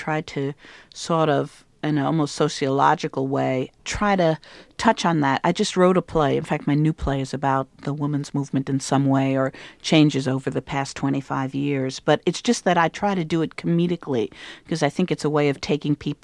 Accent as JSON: {"language": "English", "town": "Manhattan", "region": "New York", "country": "United States", "tie": "born or raised there", "said": "Well, I grew up in Manhattan and I never had to drive."}